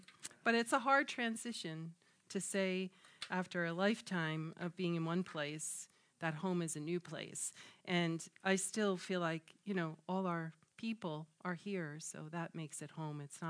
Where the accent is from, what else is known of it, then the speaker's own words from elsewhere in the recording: United States; oh, I come from New York, you know, like New Jersey area. No one's more crazy.